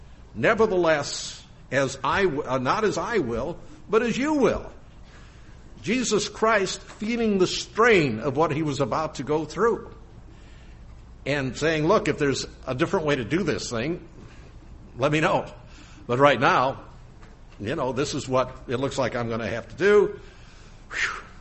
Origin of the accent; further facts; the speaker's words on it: Springfield, Missouri, United States; I was from Little Springfield, Missouri, where the cost of living is quite a bit lower and salaries are a lot lower.